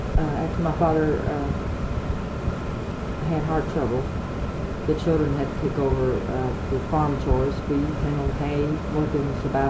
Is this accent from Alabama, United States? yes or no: no; Kentucky, United States; also born or lived in Marion County; My parents and I lived on a 150-acre farm in Washington County. It's a dairy farm. We had tobacco and some corn.